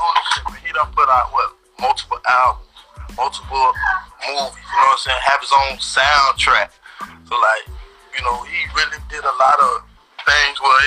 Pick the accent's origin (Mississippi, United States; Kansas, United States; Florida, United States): Florida, United States; West Tampa; West Tampa probably like air little hood, a ghetto was.